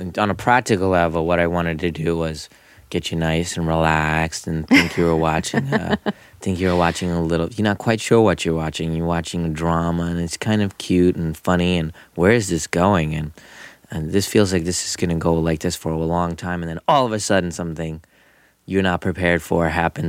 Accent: Philadelphia, Pennsylvania, United States; you know, we grew up in Philly in the Main Line, and only Indian kid in almost every school I've ever gone

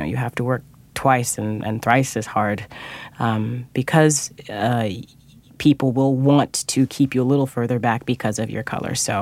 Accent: Fresno, California, United States; It felt far away in that, you know, I understood that there was 3,000 miles between Fresno and New York, but it didn't in that I was single-minded of purpose.

